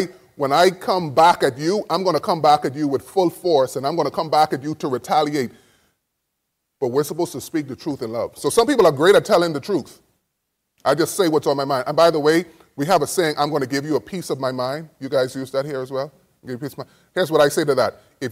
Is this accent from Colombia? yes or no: no; Bahamas; now in United States; So I'm from the Bahamas.